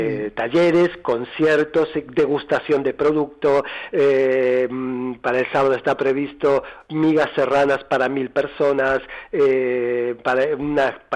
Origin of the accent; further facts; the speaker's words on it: Buenos Aires, Argentina; born there; Aunque mis orígenes son de los barcos, yo nací en Buenos Aires, así que, y con, bueno, centroeuropeos, mis abuelos